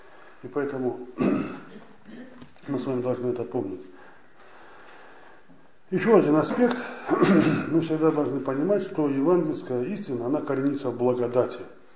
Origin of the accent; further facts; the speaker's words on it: Russia; born there; Я вот здесь родился, в России